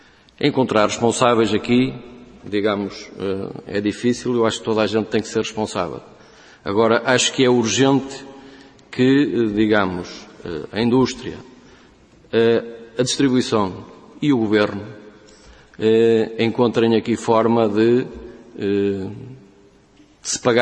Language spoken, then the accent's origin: Portuguese; Vila do Conde, Porto, Portugal; Eu sou de Vila do Conde e, portanto, um bocado de testemunho daquilo que se está a passar em Vila do Conde